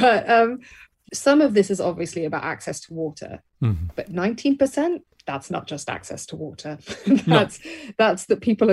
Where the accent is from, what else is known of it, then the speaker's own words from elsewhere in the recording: Birmingham, West Midlands, United Kingdom; because, you know, I was raised in Birmingham, England.